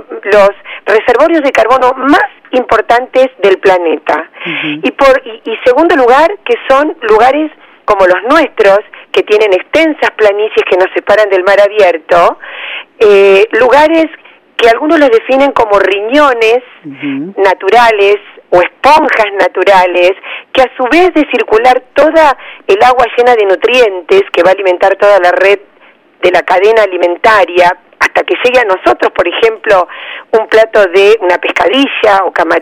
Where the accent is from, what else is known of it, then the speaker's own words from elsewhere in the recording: La Plata, Buenos Aires Province, Argentina; now in Bahía Blanca, Argentina; Yo no soy oriunda de Bahía Blanca, llevo 30 años aquí, soy platense